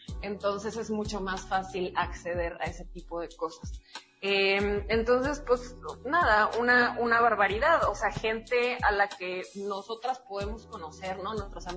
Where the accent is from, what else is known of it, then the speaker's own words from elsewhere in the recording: Monterrey, Nuevo León, Mexico; now in Guadalajara, Mexico; Somos de Monterrey, nos mudamos acá a Guadalajara porque yo había vivido acá anteriormente